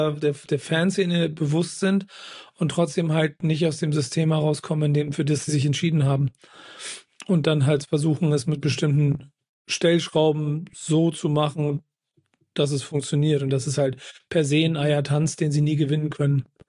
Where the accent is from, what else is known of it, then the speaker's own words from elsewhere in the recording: Frankfurt, Hesse, Germany; ich bin Frankfurter.